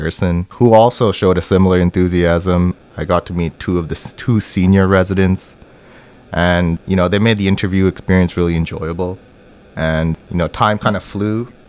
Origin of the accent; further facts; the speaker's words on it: Toronto, Ontario, Canada; my hometown in Toronto. I live in Scarborough, which is kind of a little bit outside of downtown